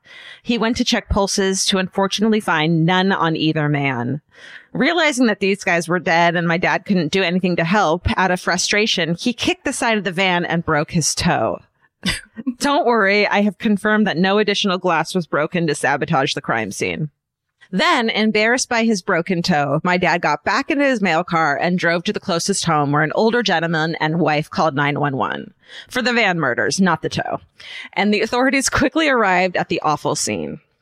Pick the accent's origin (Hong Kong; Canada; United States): United States; Bloomdale, Ohio; The year was 1996 in my hometown of Bloomdale, Ohio, population less than 600. I was 6 years old